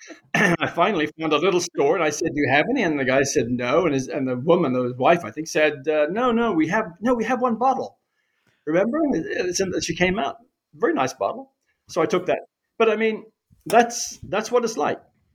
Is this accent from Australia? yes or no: no; New Zealand; I grew up in New Zealand.